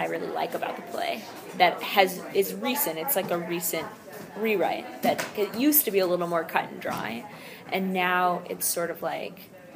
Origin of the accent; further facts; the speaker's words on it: Connecticut, United States; but the truth is that I'm from Connecticut and I have a very lovely family.